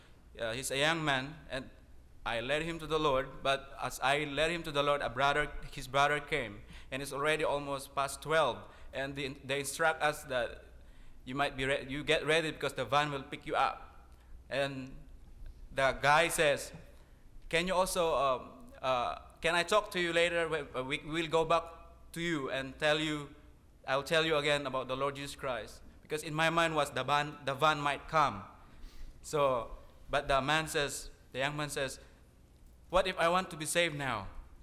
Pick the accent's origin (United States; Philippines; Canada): Philippines; I came from the Philippines.